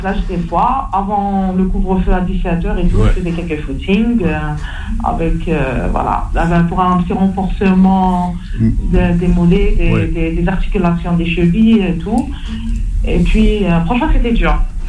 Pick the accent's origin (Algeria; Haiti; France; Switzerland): Algeria; chez nous en Algérie